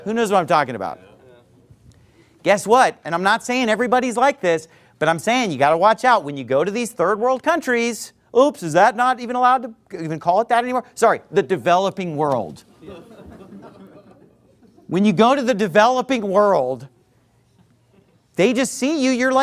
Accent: United States; Because I'm a white American, and when I go to Africa, I'm an instant rock star for two reasons.

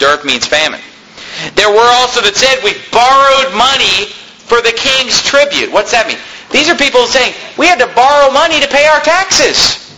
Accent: United States; You grow up in America, as I grew up in America, and you go to school

